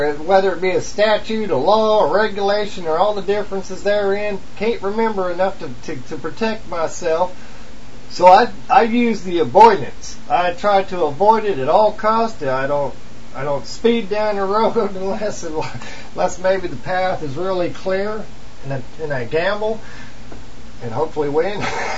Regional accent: United States; I love America because it's my home country. I love America because I believe in the American dream and I believe in the United States Constitution.

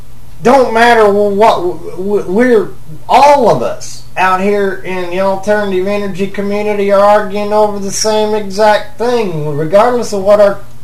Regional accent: United States; I'm from America, so if I go over and tell a Chinese guy about frequency and I'm using my language

